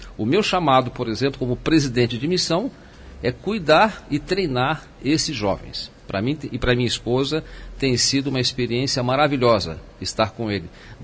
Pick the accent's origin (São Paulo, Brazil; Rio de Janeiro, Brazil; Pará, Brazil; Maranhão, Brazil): São Paulo, Brazil; Eu sou de São Paulo.